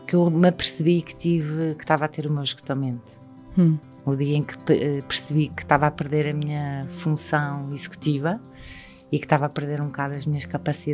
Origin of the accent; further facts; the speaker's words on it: Sintra, Lisbon, Portugal; Eu recentemente voltei a viver em Sintra. Eu cresci em Sintra, os meus avós e os meus bisavós tinham um casa em Sintra.